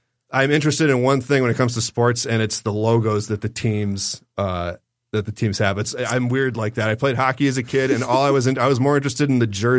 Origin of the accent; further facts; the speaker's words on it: Columbus, Ohio, United States; born there; I was born in Columbus, Ohio, and I spent the first 2 years of my life there. And my parents met in Duluth, Minnesota. I'm a pure-blooded Midwesterner.